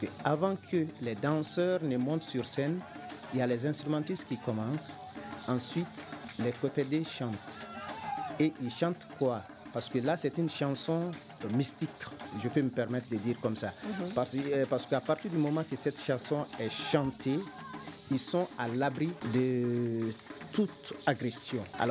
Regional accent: Massantola, Koulikoro, Mali; Je suis né à Massantola, grandi à Massantola.

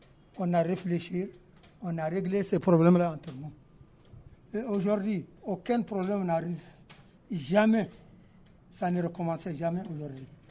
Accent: Timbuktu, Tombouctou, Mali; born there; depuis que moi, je suis né à Tombouctou

